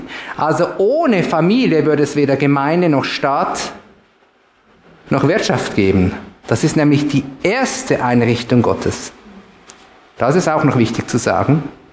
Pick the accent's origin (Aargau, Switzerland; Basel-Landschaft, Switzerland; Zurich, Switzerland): Zurich, Switzerland; Zürich; Hinten und vorne nicht, sagen wir als Zürcher.